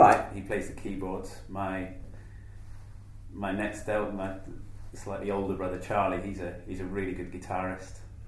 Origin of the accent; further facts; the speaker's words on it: Northampton, East Midlands, United Kingdom; born there; I was born in Northampton, which is a huge claim to fame.